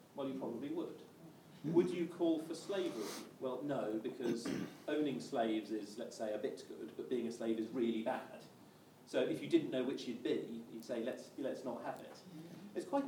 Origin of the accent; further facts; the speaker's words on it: Cambridge, East of England, United Kingdom; I grew up in Cambridge.